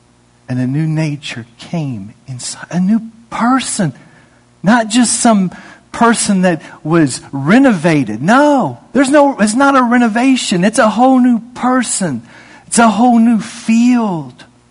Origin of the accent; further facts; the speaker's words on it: Indiana, United States; because I grew up in Indiana, as I said the other day.